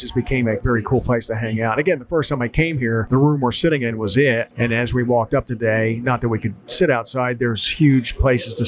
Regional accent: Bristol, New Jersey, United States; This is the closest brewery to the town I grew up in Bristol, New Jersey.

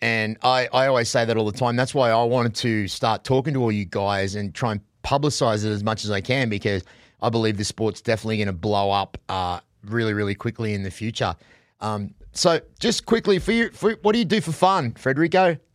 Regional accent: Australia; now in United States; I'm an American now. Like, I'm Australian, but I'm American now, right? Because I've been here.

